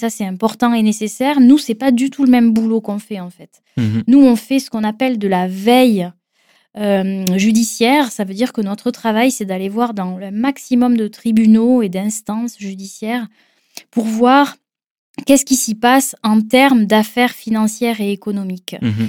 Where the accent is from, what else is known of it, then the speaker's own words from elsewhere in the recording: Southern France, France; je viens d'une famille dont j'ai grandi en France, dans le Sud, comme ça ne s'entend pas.